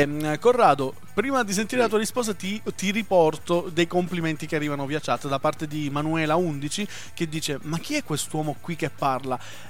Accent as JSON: {"language": "Italian", "region": "Sicily", "country": "Italy", "lives_now": "Bologna, Italy", "said": "io sì trasmetto da Bologna ma sono siciliano"}